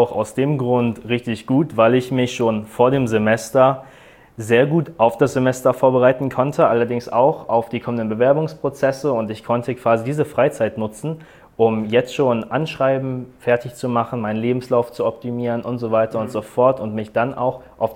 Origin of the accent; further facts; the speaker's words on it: Hannover, Lower Saxony, Germany; ich bin 21 und studiere an der LUH in Hannover. Da komme ich auch quasi aus der Gegend.